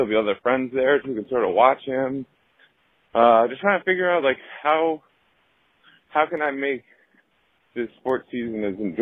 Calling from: Brooklyn, New York, United States; I'm calling from Brooklyn.

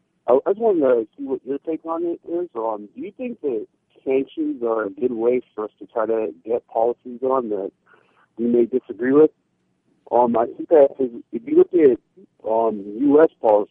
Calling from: Cold Spring, Florida, United States; I'm calling from Cold Spring, Florida.

